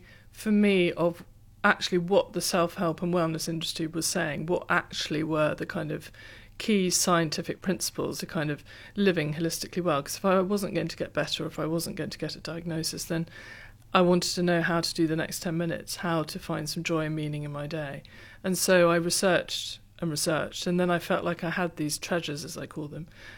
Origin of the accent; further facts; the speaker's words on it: United Kingdom; as a Brit, it's often you fib, complaining